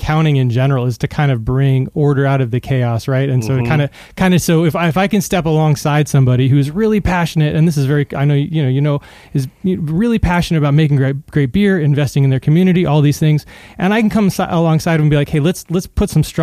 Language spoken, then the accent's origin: English; California, United States; I'm from California, so